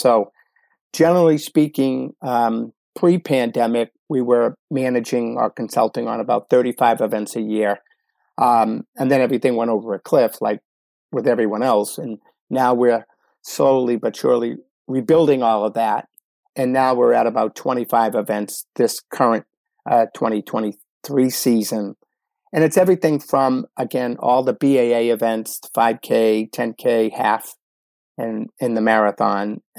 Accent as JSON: {"language": "English", "town": "Medford", "region": "Massachusetts", "country": "United States", "tie": "born or raised there", "said": "to my hometown of Medford, Massachusetts"}